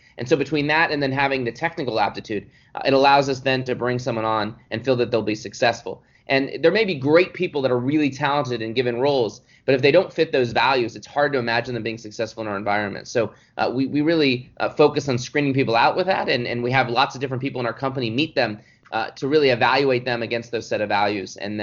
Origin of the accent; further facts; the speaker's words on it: Dallas, Texas, United States; I grew up in Dallas, Texas, where sports is a real form of culture.